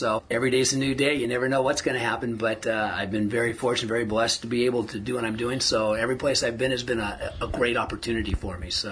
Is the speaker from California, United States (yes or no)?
yes; California, United States; I'm from the Central Valley, so football and wrestling are the two sports there, and I did them both.